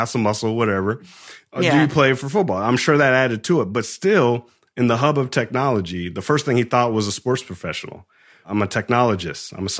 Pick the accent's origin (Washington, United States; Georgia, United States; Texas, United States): Georgia, United States; Atlanta; I come from Atlanta. He comes from Baltimore.